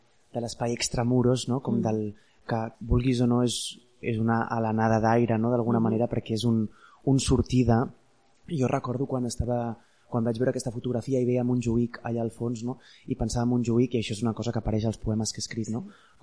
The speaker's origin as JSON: {"language": "Catalan", "town": "Barcelona", "region": "Catalonia", "country": "Spain", "said": "A la vegada com d'una melanconia a què estem condemnats gairebé com a barcelonins, no?"}